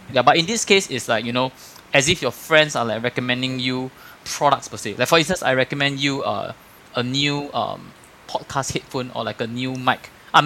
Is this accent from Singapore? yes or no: yes; Singapore; But actually when you think about yourself as a Singaporean, like, you know